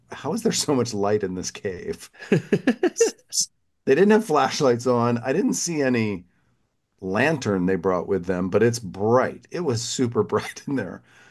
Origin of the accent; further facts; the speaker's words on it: the South, United States; Growing up in the South, we had moon pies.